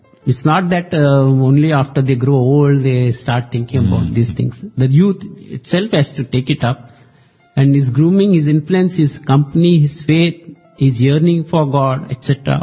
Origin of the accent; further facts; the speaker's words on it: Mumbai, Maharashtra, India; I come from Chembur in Bombay.